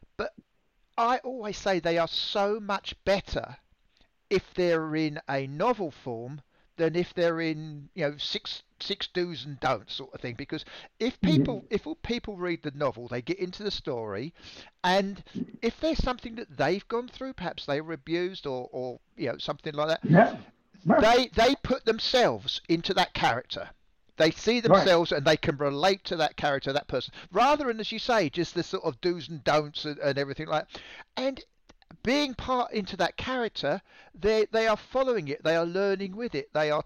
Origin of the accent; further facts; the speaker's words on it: England, United Kingdom; I was raised in England